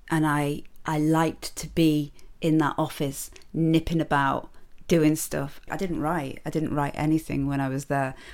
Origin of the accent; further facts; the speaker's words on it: Curragh, Leinster, Ireland; I'm from Curragh and we're all fucking drinking champagne.